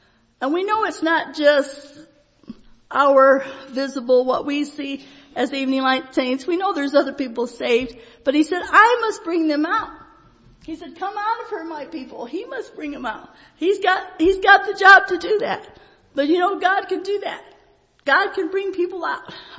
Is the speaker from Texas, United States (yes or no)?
no; Richlands, Virginia, United States; born there; also born or lived in Michigan; I was born in Richlands, Virginia.